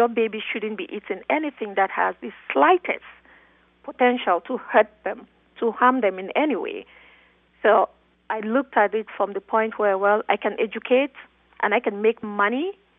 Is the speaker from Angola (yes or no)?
no; Halifax, Nova Scotia, Canada; now in United States; I grew up in a couple of places, but my last stop before the United States was Halifax in Canada.